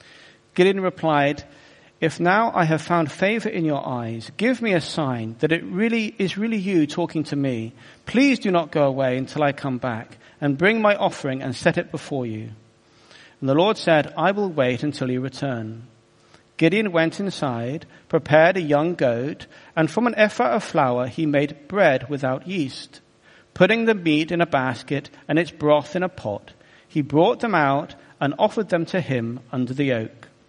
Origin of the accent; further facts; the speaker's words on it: Bristol, South West England, United Kingdom; I come from Bristol. If you ever wondered the accent, I come from Bristol in the southwest of England.